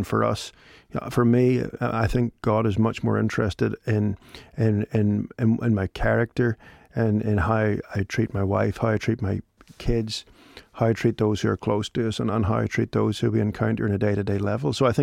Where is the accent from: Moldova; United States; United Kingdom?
United Kingdom; Northern Ireland; I am Northern Irish. I'm Irish. I'm a person of this soil.